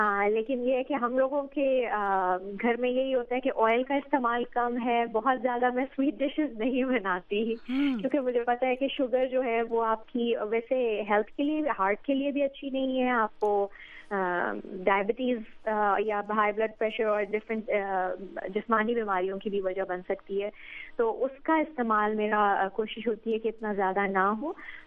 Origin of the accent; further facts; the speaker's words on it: Lahore, Punjab, Pakistan; ہم لوگ پنجاب لاہور سے ہیں،